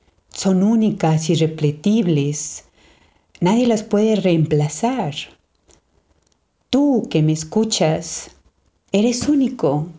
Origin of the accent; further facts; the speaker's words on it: Mexico; also born or lived in Brazil; Y soy mexicana. Estuve un tiempo en Brasil, así que si escuchan algunas palabras que no las entienden, tal vez es porque esté mezclando el español con el portugués.